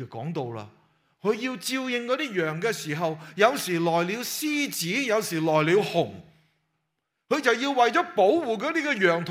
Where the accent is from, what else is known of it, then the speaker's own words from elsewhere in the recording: China; 就好像我们中国人所说拉仔就拉心肝嘛